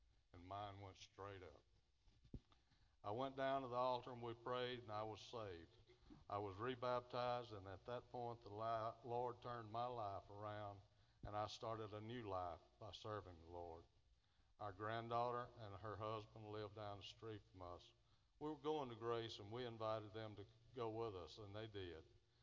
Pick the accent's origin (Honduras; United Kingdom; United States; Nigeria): United States; Mount Zion, Mississippi; born there; I was born in Johns County, Mississippi, in a little community about 2 miles west of Ellisville called Mount Zion. I came from a broken home.